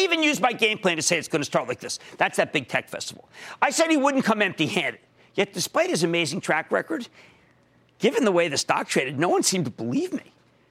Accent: Pennsylvania, United States; How about Isaac in my home state of Pennsylvania?

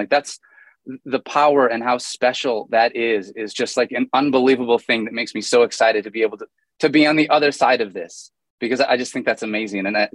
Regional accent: Michigan, United States; from Michigan, but earlier in my life, I joined the Air Force.

